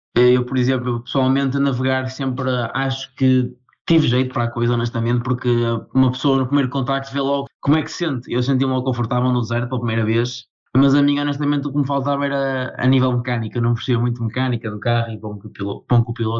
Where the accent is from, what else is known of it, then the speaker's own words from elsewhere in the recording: Guimarães, Norte, Portugal; eu estava a estudar na minha terra em Braga, que eu sou de Guimarães, estava a estudar a 20 minutos de casa